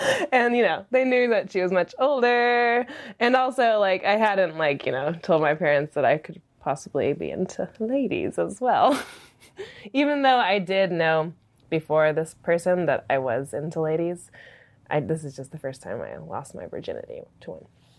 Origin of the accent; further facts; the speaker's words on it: Seattle, Washington, United States; I grew up in North Seattle, a Lake City neighborhood.